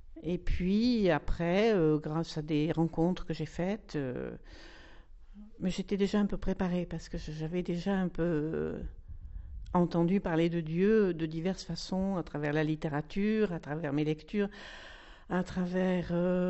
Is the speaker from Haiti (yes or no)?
no; Maussane-les-Alpilles, Provence-Alpes-Côte d'Azur, France; Je suis native de Maussan, en fait, bien que je n'ai pas habité tout le temps à Maussan. Et j'ai 71 ans, bientôt, demain. C'est mon anniversaire, le 3 février.